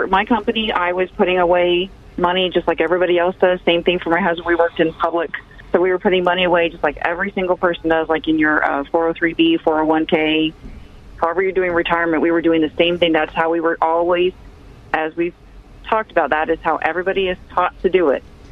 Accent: San Antonio, Texas, United States; Well, I grew up in San Antonio, born and bred in San Antonio. Went to high school here, went to college here

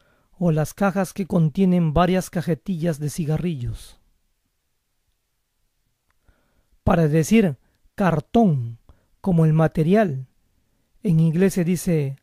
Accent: Peru; En mi país de origen, Perú

